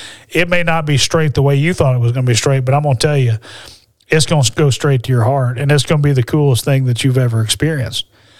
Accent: Alabama, United States; Had a chance to move back to my home state of Alabama 9 years ago.

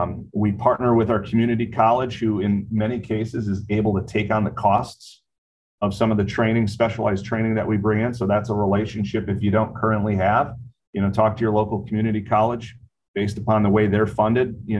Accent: Wisconsin, United States; You know, I'm from Wisconsin, so I'm a cheesehead, and we're inherently Packers fans.

